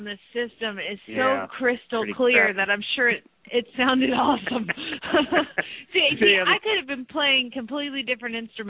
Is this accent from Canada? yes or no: no; Phoenix, Arizona, United States; from Phoenix, Arizona